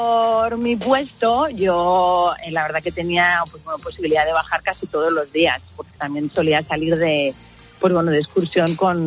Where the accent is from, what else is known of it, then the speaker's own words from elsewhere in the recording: La Rioja, Spain; yo soy de La Rioja, entonces aquí no es una cosa muy habitual. Una riojana, que aquí no tenemos mar